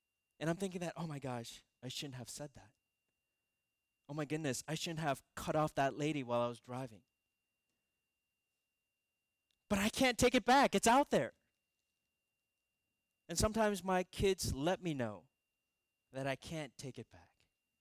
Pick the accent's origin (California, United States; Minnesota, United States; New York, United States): Minnesota, United States; By the way, disclaimer, I grew up in Minnesota, so you know who I was rooting for, right? I got to be loyal to my Midwest region.